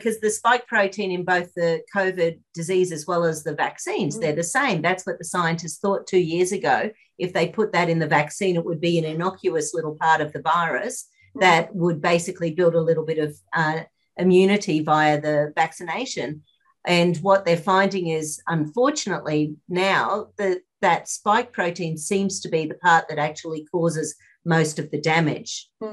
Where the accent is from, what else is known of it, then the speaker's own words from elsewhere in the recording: Queensland, Australia; We're all from Australia, all from Southeast Queensland